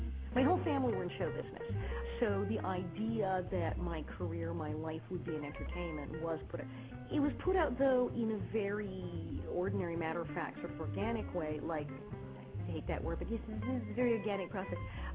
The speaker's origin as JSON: {"language": "English", "town": "West Hollywood", "region": "California", "country": "United States", "tie": "born or raised there", "also_born_or_lived": "Queens, United States", "said": "I was born in New York City, but we moved to Hollywood when I was three. I was raised in West Hollywood, or as I like to say, I was raised by so many gay people, I'm only a half-breeder. I grew up in Hollywood."}